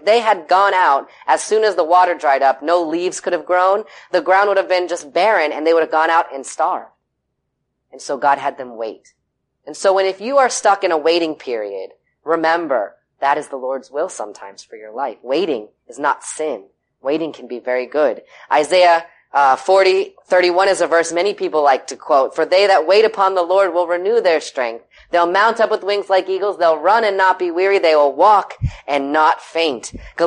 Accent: Florida, United States; Growing up in South Florida, we were drug babies.

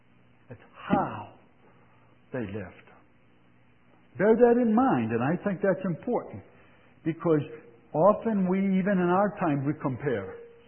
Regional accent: Missouri, United States; Or somebody from Missouri, I'm from Missouri, show me.

